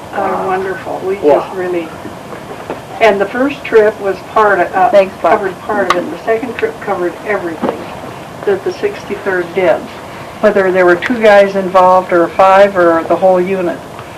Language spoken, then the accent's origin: English; Montana, United States; I was from Montana.